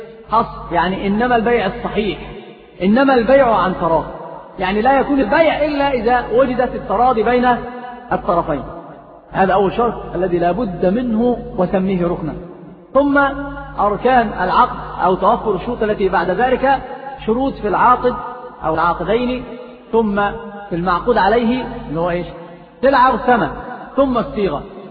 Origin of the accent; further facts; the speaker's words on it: Egypt; في الصعيد عندنا في مصر كثير هذه الأمور